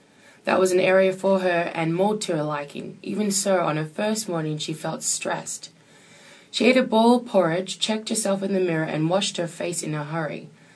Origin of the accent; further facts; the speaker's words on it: Perth, Western Australia, Australia; now in Sydney, Australia; I've been living in Sydney for the last 2 years now. Growing up in Perth for 18 years